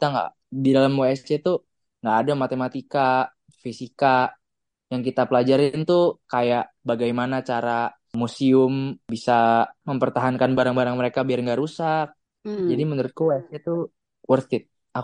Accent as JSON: {"language": "Indonesian", "country": "Indonesia", "said": "Kita tuh dari Indonesia banyak banget sampai dibuat awarding untuk Indonesia dan Outdonesia, yang di luar Indonesia."}